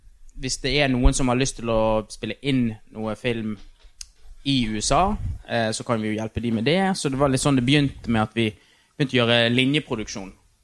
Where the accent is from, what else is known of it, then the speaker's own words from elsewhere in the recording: Bergen, Vestland, Norway; Og så kommer vi fra Norge, fra Fyllingsdalen